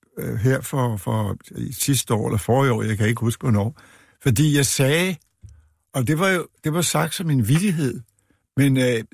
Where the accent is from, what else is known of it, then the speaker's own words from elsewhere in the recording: Frederiksberg, Capital Region of Denmark, Denmark; born there; altså jeg blev født på Frederiksberg